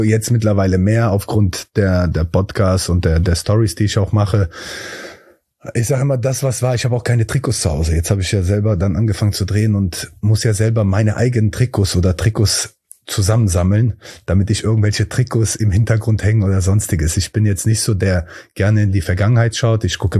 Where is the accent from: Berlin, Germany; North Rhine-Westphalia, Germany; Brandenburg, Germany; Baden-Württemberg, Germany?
North Rhine-Westphalia, Germany; Quadrath-Ichendorf; Ich bin ja aus Quadratischendorf